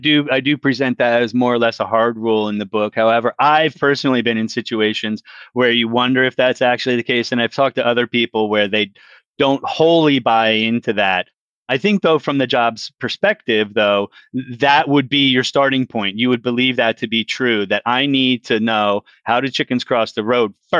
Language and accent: English; United States; And I realized I outed myself as an American with that example.